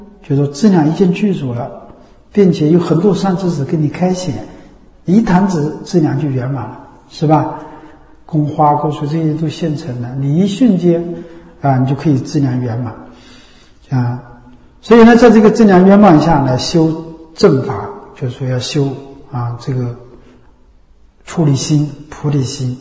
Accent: China; 过去人起名字啊，不像我们中国人啊起着好听的名字

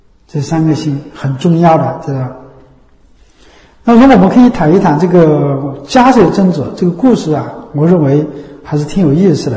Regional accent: China; 过去人起名字啊，不像我们中国人啊起着好听的名字

